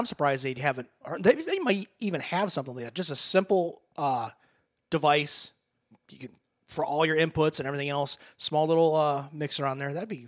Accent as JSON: {"language": "English", "town": "Lapeer", "region": "Michigan", "country": "United States", "said": "And there's we're from the Lapeer area."}